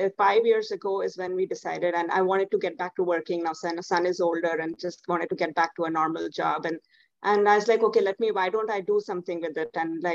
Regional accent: Bhilai, Chhattisgarh, India; also born or lived in Bombay / Delhi / Hyderabad / Glasgow; So I grew up in Bombay. I grew up in Bhilai. I did my schooling in Bhilai. And then I was in Delhi.

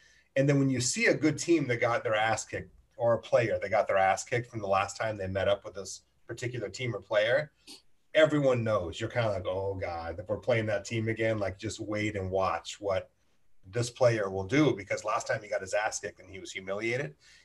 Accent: Colorado, United States; now in Rancho Santa Fe, United States; when I moved from Colorado to Rancho Santa Fe, and you know this, like in Colorado growing up, and Colorado's beautiful and I grew up middle class and such

